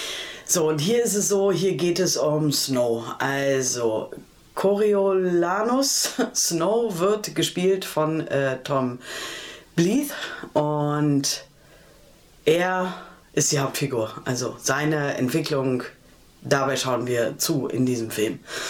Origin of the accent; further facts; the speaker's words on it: Berlin, Germany; wenn ich als Berliner meine eigene Stadt sehe.